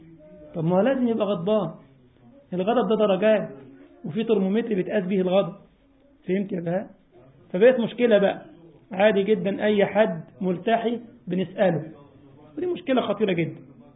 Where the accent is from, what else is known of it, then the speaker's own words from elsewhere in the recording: Egypt; طبعا في بلدنا مصر الميكروباص ده كده اللي هو الأوتوبيس الصغير